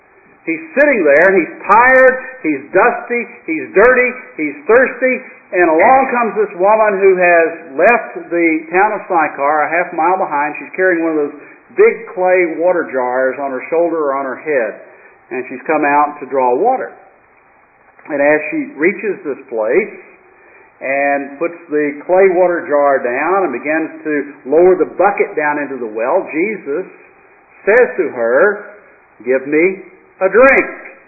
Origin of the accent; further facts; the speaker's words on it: Tennessee, United States; accent: hillbilly; also born or lived in France; I have been told that I have a slight accent. I grew up in East Tennessee, and I still sound like it. I'm a hillbilly.